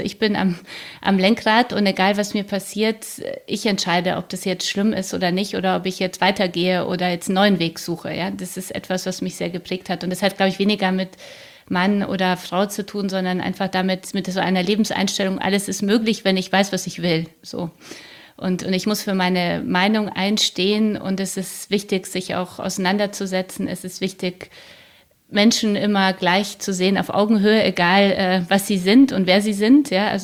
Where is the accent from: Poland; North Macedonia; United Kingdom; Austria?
Poland; Das kann man sich vorstellen, dass wir Polen, also ich glaube, es ist das Temperament.